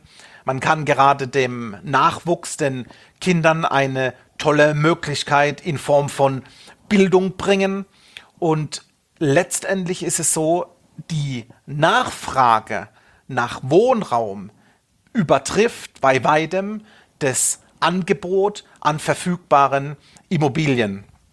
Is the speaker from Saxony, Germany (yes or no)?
no; Munich, Bavaria, Germany; Und bleiben wir wieder in meiner Heimatstadt in München, es wird schwierig.